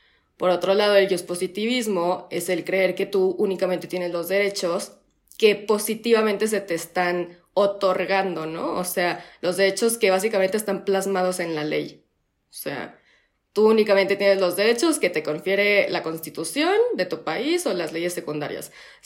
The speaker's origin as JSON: {"language": "Spanish", "country": "Mexico", "said": "tengo 23 años, soy mexicana, soy licenciada en Derecho y pues también yo trabajo aquí en México"}